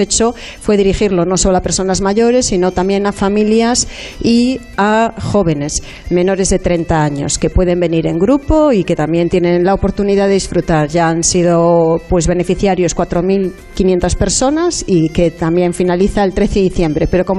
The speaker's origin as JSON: {"language": "Spanish", "region": "Galicia", "country": "Spain", "said": "somos gallegos y yo creo que los gallegos, está mal que lo diga"}